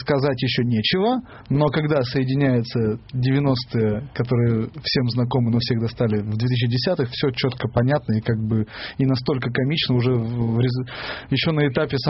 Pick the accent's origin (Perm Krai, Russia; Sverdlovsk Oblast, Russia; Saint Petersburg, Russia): Perm Krai, Russia; Perm; это мы же просто из Перми с Антоном.